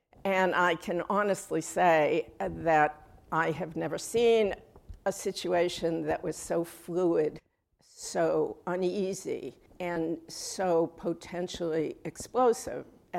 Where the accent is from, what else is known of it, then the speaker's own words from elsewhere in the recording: Boston, Massachusetts, United States; However, I will say that I'm a Bostonian. I grew up in Boston. I still consider myself a New Englander and a member of Red Sox Nation.